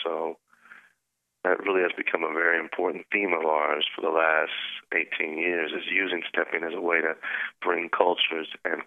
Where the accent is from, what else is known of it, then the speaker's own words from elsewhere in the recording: Houston, Texas, United States; I'm from Texas originally, so we just did a great show for about 8,000 people in Houston, Texas, which is my hometown.